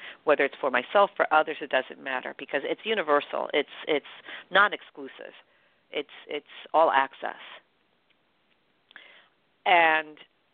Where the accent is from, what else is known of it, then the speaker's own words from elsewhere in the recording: New York, United States; So I know, you know, I'm a New Yorker. I always work out a deal.